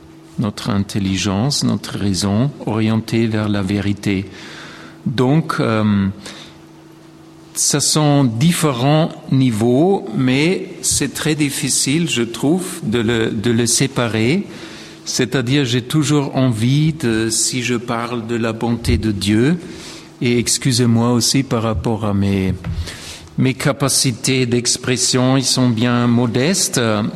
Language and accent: French; Vienna, Austria; French is a second language; Et comme je suis de Vienne, j'ai toujours tendance de...